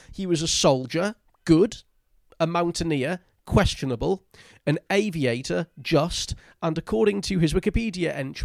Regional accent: United Kingdom; I'm not sure how I feel as a British person being on a podcast with two Irishmen

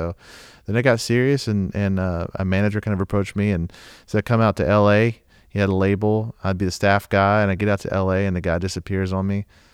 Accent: Southeast, United States; Because that's exactly how you feel growing up in the Southeast.

